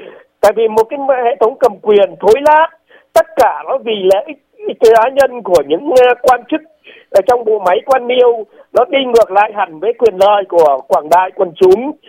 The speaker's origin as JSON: {"language": "Vietnamese", "region": "Hải Dương", "country": "Vietnam", "tie": "born or raised there", "said": "ngay cả ví dụ như ở Hải Dương quê tôi"}